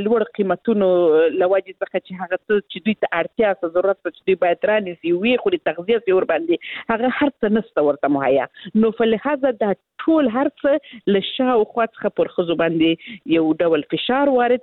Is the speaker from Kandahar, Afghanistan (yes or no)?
no; Helmand, Afghanistan; زه خپل د هلمند ولایت څخه یم